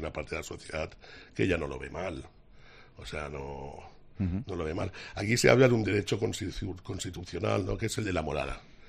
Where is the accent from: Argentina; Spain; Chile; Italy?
Spain; Barcelona, Catalonia; Yo soy de Barcelona.